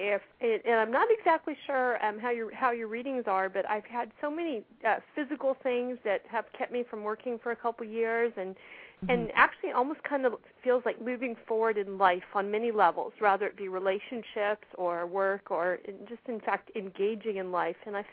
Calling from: California, United States; I'm calling from California.

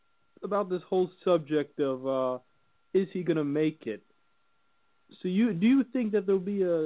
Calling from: Florida, United States; I'm calling from Florida.

